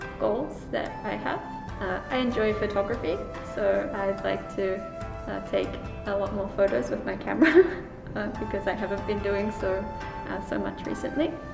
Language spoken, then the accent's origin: English; New Zealand; I'm from New Zealand.